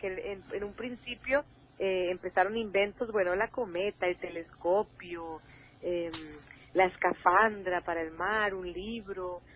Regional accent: Cali, Valle del Cauca, Colombia; creciendo en un país como Colombia y en los 80s, donde estaba todo el narcotráfico, las bombas, yo crecí en Cali

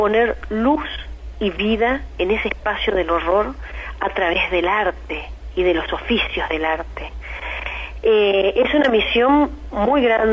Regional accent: Venado Tuerto, Santa Fe, Argentina; yo vengo en realidad de una familia, mis viejos, de Venado Tuerto, yo soy oriunda de Venado Tuerto

